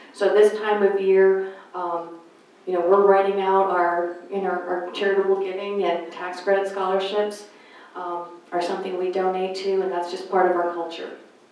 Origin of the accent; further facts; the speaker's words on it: Boston, Massachusetts, United States; I'm of Irish descent from Boston originally.